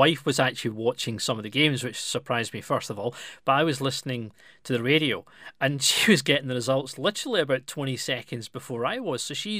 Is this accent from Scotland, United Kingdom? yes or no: yes; Scotland, United Kingdom; And when I look back on being a Scot, the Scotland squad had an amazing set of players in it